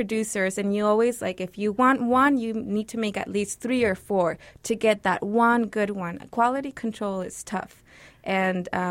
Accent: Ciudad Juarez, Chihuahua, Mexico; I grew up in Ciudad Juarez, and I went to private school

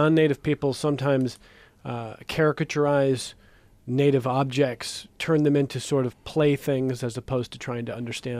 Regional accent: Cleveland, Ohio, United States; I think I was 12 and I grew up in the Cleveland area

